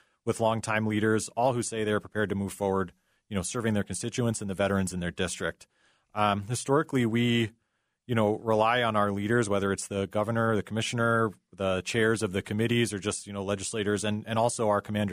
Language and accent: English; New York, United States; I'm not a Minnesotan. I'm a New Yorker. I'm from upstate New York.